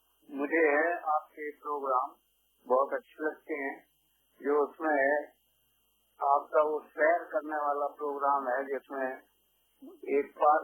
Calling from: Uttar Pradesh, India; मैं मोहल्ला परवीन दरवाजा और रैया का रहने वाला हूँ, क्योंकि उत्तर प्रदेश भारत में चलता है।

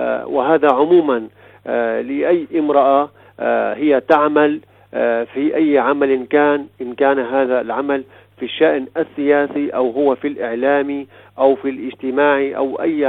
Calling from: Damascus, Damascus Governorate, Syria; أنا أتحدث الآن من دمشق

